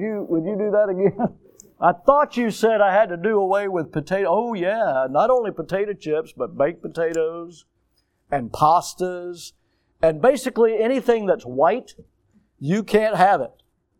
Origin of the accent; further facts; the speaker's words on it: Milton, United States; As a kid, we grew up here in Milton, and we had our potato chips delivered to our house.